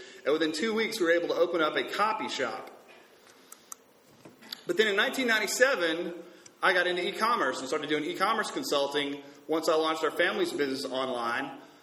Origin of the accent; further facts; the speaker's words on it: Starkville, Mississippi, United States; I'm from Starkville, Mississippi.